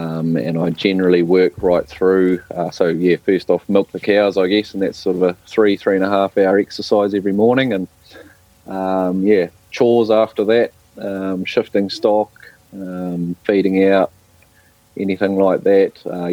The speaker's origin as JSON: {"language": "English", "region": "Taranaki", "country": "New Zealand", "tie": "born or raised there", "said": "I was born and bred in Taranaki, so I've lived here all my life apart from a bit of an OE. But yeah, I was actually brought up in town as well. Made the move to the country permanently when I left school."}